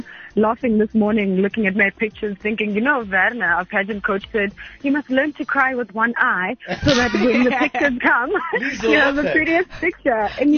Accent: Eastern Cape, South Africa; From the Eastern Cape, a small village there called Tolo Esdwadweni, so that's where I'm from.

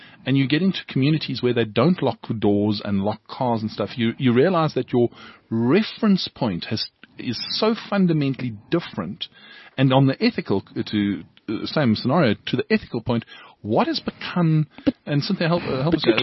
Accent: South Africa; as a South African

